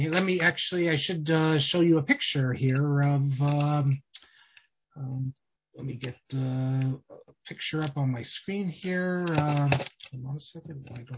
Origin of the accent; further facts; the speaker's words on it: St. Cloud, Minnesota, United States; born there; I'm from Minnesota. I'm born in Minnesota. So there you go. St. Cloud, Minnesota.